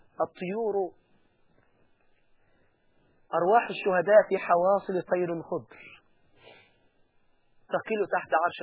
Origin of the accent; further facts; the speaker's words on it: Egypt; لما جاء عندنا في مصر